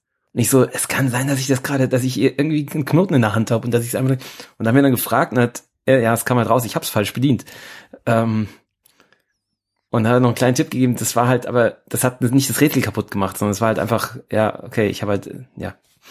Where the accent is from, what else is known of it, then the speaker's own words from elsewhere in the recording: Hesse, Germany; das Wort Brunsen gibt's ja bei uns in Hessen, gell?